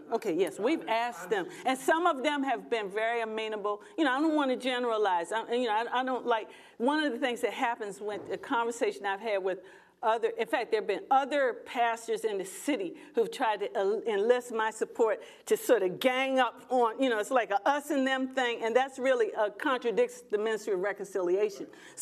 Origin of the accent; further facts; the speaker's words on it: United States; my experience as African American is, why is it that we are the ones who always have to adjust to what white people want to do?